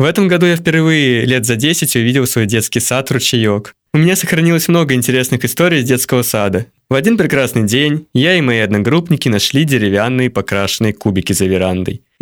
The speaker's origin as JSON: {"language": "Russian", "town": "Tolyatti", "region": "Samara Oblast", "country": "Russia", "tie": "born or raised there", "said": "мне 19 лет. Я родился и вырос в Тольятти, и всю жизнь здесь прожил."}